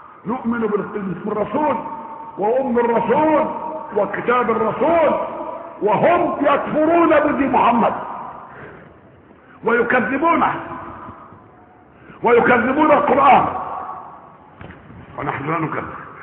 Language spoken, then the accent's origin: Arabic; Egypt; اتهمني كمصري انا مسؤول شيئا